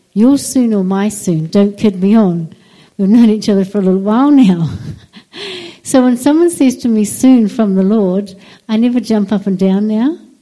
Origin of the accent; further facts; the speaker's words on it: Whakatane, Bay of Plenty, New Zealand; moved away as an adult; also born or lived in Scotland; I was brought up in Whakatane up until the age of 21. I've got a Scottish dad, and I've got an Australian mother. So at 21 years old, I immigrated to Scotland.